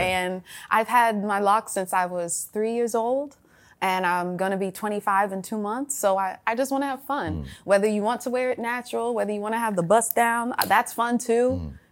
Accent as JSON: {"language": "English", "town": "Atlanta", "region": "Georgia", "country": "United States", "tie": "born or raised there", "said": "growing up in Atlanta, when people say dreads, it always be like locks, locks."}